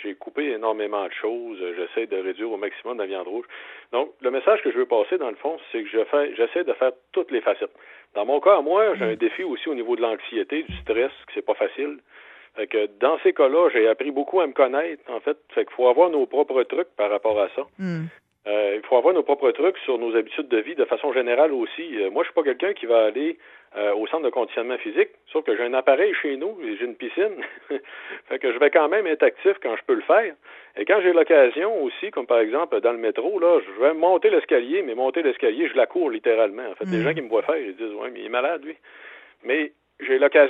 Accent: Quebec, Canada; Moi, mon petit accent, là, vous avez peut-être pu noter, je viens du Lac-Saint-Jean.

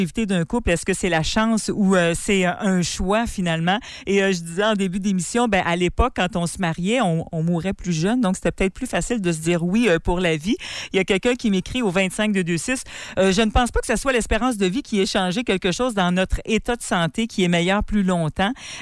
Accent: Quebec, Canada; le pourcentage de gens qui se marient chez nous au Québec

